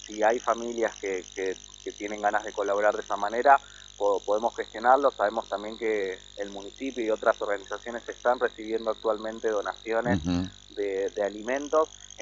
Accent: Concordia, Entre Ríos, Argentina; now in Buenos Aires, Argentina; Yo soy de Concordia, actualmente vivo en la ciudad de Buenos Aires

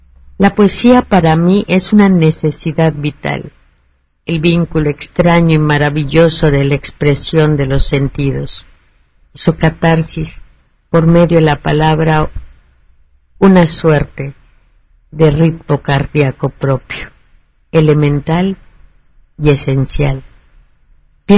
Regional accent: Cuenca, Azuay, Ecuador; born there; Nací en Santa Ana de los Cuatro Ríos de Cuenca de Ecuador.

